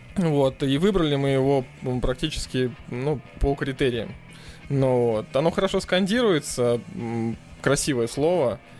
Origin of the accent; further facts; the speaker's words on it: Saint Petersburg, Russia; я тоже, собственно говоря, родился и вырос в Ленинграде, в Петербурге.